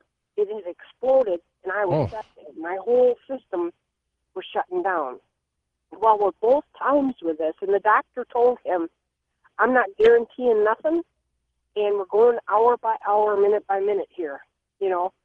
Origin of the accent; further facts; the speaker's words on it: Wisconsin, United States; I was originally born and raised in Wisconsin.